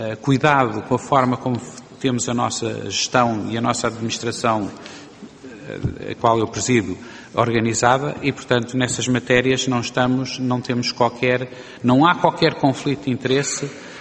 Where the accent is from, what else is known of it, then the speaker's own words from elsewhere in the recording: Barcelos, Braga, Portugal; porque eu sou de Barcelos